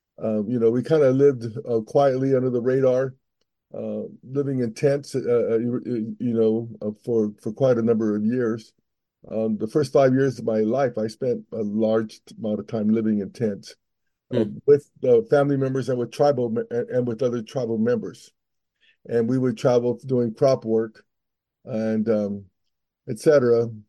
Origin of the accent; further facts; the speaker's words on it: Morgan Hill, California, United States; And so I grew up in Morgan Hill.